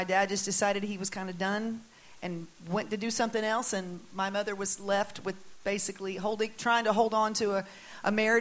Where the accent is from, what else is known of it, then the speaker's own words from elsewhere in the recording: Florida, United States; Well, I grew up in Florida. My parents were pastors from many years